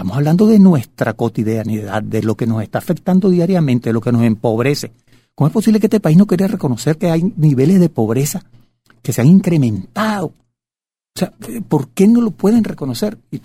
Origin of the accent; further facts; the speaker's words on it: Venezuela; tenemos todo, como venezolanos, tenemos todos los derechos de conocer los intríngulos